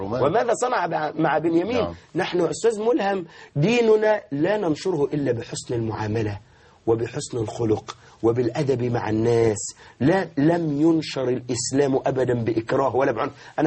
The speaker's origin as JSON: {"language": "Arabic", "country": "Egypt", "said": "نحن أبناء مصر"}